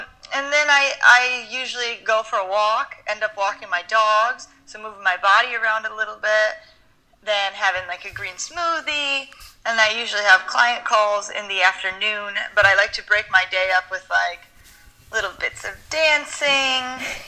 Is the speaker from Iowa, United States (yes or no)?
yes; Iowa, United States; In Iowa, I actually really love Iowa.